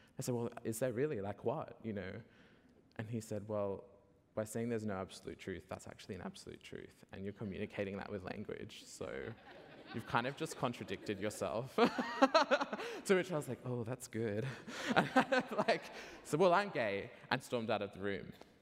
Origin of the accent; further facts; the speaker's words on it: Sydney, New South Wales, Australia; I grew up in Sydney, Australia